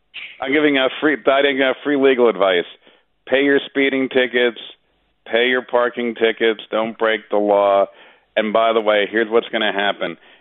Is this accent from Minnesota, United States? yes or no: no; New York City, New York, United States; as a New Yorker, the transparency issue, you know, we're always hearing about the issues.